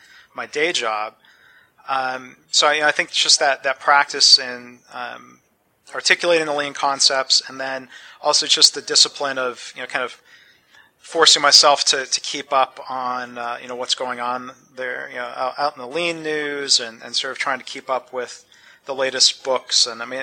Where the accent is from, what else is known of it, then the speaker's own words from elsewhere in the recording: Michigan, United States; I think, some of the original spark back to growing up in the Detroit suburbs. You know, my dad has been in the auto industry his whole career.